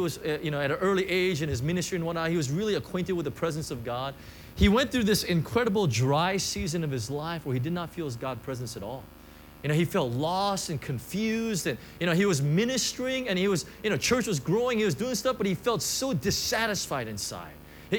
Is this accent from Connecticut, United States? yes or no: no; Costa Mesa, California, United States; in the States, where I grew up in Costa Mesa, it's the international headquarters of TBN.